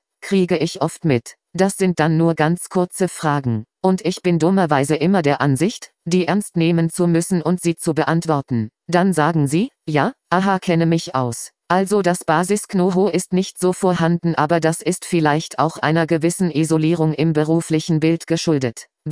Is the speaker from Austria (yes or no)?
yes; Austria; Man hat bei uns in Österreich, eh nur in Wien